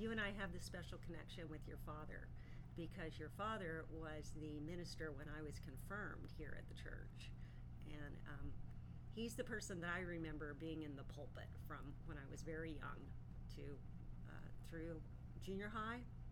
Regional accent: Dallas, Texas, United States; also born or lived in Midland; So I was born in Midland, Texas, but my family moved to Dallas when I was about 3 years old. So I grew up in Dallas.

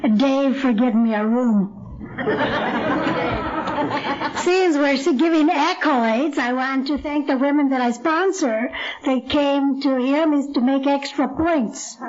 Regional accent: California, United States; now in Blythe, United States; I wasn't always from Blythe. I'm a transplant. I'm really from Orange County.

